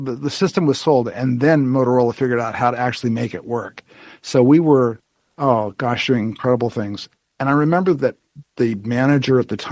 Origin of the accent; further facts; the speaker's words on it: Los Angeles, California, United States; Well, actually, I grew up in West Side. I went to Clover Avenue Elementary School, then Palms Junior, and then Hamilton High School.